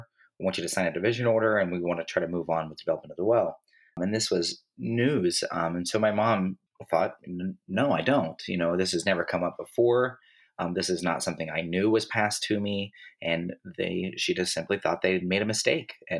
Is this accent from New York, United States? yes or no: no; Odessa, Texas, United States; And I grew up in Odessa knowing that my family had been in mineral rights or minerals and royalties